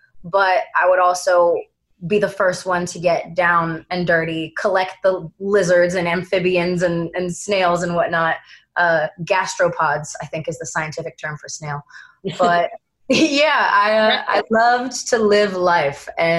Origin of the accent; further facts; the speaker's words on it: Brooklyn, New York, United States; My childhood was really cool in that because I grew up in New York, I had that city element that helped raise me, that grit. But also living in Brooklyn, you know, Prospect Park was really accessible to me.